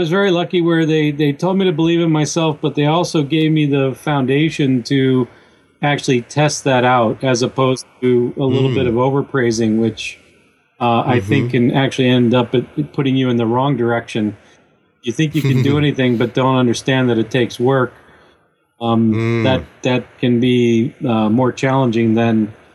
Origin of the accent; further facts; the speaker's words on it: Midwest, United States; I grew up in the Midwest in a farm town without any real network connections.